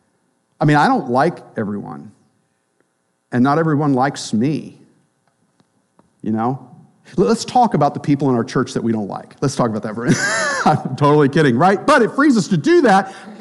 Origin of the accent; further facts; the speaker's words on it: the South, United States; You know, I grew up in the South, so I can say that.